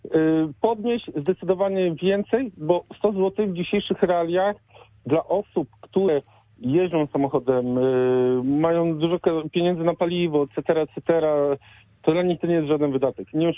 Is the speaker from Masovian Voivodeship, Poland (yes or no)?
no; Poznań, Greater Poland Voivodeship, Poland; my jako poznaniacy jesteśmy zasobni, lubimy podróżować, jeździć po Europie, po świecie